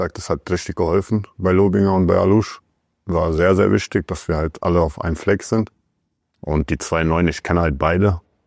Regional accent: Frankfurt, Hesse, Germany; Also ich komme aus Frankfurt

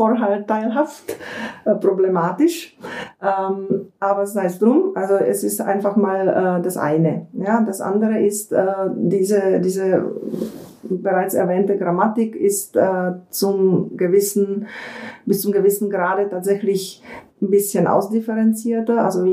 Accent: Brno, South Moravian Region, Czechia; German is a second language; moved away as an adult; now in Germany; Geboren bin ich in Südmähren in Brno, auf Deutsch Brünn, und bin da aufgewachsen, bin zur Schule gegangen und dann später auch studiert, und irgendwann habe ich dann auch meinen deutschen Weg eingeschlagen.

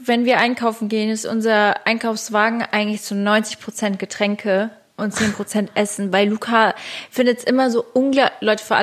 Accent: Lagos, Faro, Portugal; weil ich bin ja in Portugal aufgewachsen, das ist halt mein Ding.

